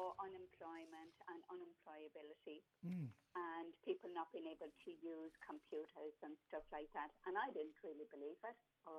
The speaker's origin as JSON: {"language": "English", "country": "Ireland", "moved": "as an adult", "lives_now": "Cairns, Australia", "said": "So about 17 years ago, I came from Ireland to live here in Cairns."}